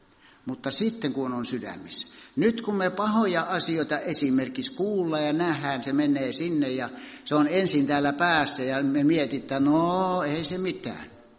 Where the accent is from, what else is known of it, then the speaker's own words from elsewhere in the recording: North Karelia, Finland; kun minä synnyin siellä Pohjois-Karjalassa meidän mökissä, niin ei ollut sähköjä, ei ollut televisiota tietenkään, eikä radioita, eikä mitään. Ei mitään. Sitten kun minä täytin 11, niin meille tuli sähköt.